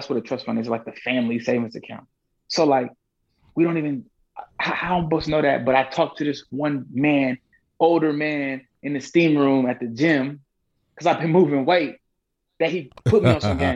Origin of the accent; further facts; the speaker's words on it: Killeen, Texas, United States; this is my first time outside of Texas. I'm born and raised in Killeen. So it's my first time like out.